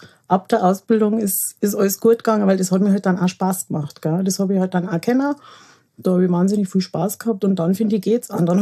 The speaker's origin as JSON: {"language": "German", "town": "Rosenheim", "region": "Bavaria", "country": "Germany", "tie": "born or raised there", "said": "Ich bin direkt in Rosenheim aufgewachsen. So mein Kindergartenweg war über die Loretto-Wiese. Grundschule war so das jetzige Karlscheuer."}